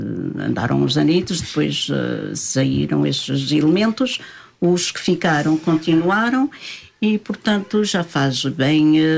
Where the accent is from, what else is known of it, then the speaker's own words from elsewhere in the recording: Fráguas, Centro, Portugal; Nós somos de Fráguas, do Conselho de Vila Nova de Paiva, do Distrito de Viseu.